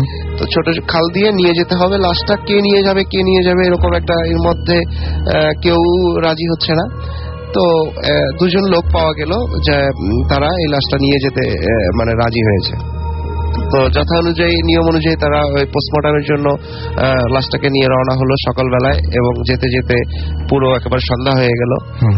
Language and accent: Bangla; Barisal, Barisal Division, Bangladesh; Again Barishal থেকে বলছি, বরিশাল থেকে এসেছি।